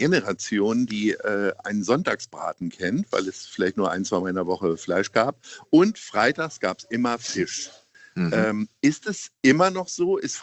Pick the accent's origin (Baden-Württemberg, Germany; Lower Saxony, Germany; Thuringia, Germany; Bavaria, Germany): Lower Saxony, Germany; Hanover; now in Hamburg, Germany; Ich komme ja selber aus Hannover und da gibt es eine ganz tolle Markthalle